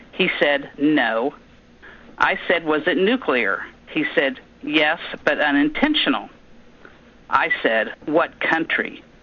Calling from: Florida, United States; I'm calling from Florida.

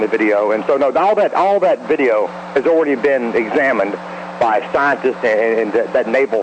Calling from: Atlanta, Georgia, United States; in Atlanta.

